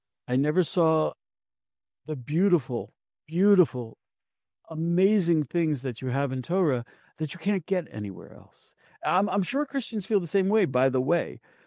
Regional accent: United States; I grew up in America in the conservative movement.

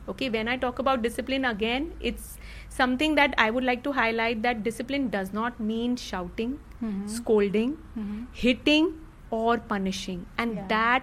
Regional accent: India; I'm very proud to say that, you know, as an Indian, we do comparisons.

